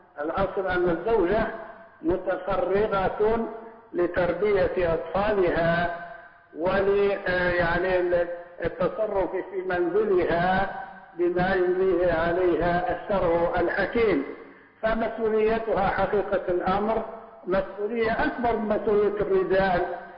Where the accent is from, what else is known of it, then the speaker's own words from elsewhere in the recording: Libya; accent: Libyan; احنا بلهجتنا الليبية نقول ديار، جمع دار.